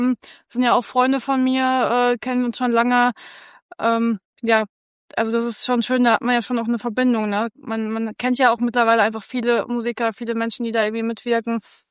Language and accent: German; Künzell, Hesse, Germany; Genau, ursprünglich Künzel Delos, da wo die alte Piesel steht, da bin ich aufgewachsen.